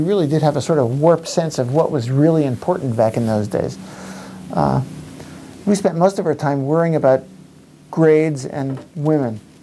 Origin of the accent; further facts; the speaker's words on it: Montclair, New Jersey, United States; growing up in Montclair, New Jersey, I was contacted by an alumnus who was returning for what Cornell used to call subfrosh weekend.